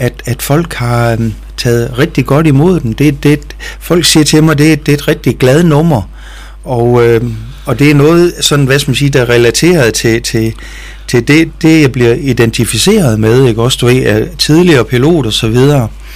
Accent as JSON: {"language": "Danish", "town": "Haverslev", "region": "North Denmark Region", "country": "Denmark", "said": "jeg startede lige et lille landsbyorkester nede i Haverslev, hvor jeg kommer fra"}